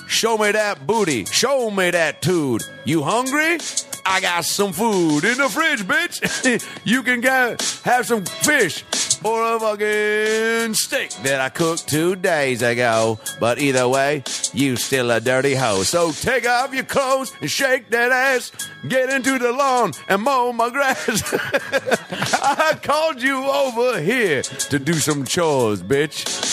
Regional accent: Seattle, Washington, United States; I made this Seahawk, you know, big, I'm from Seattle.

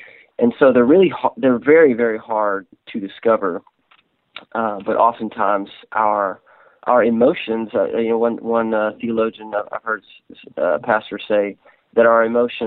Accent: Bible Belt, United States; Basically, I grew up in the Bible Belt. I usually say I grew up in the church, but not in a Christian home.

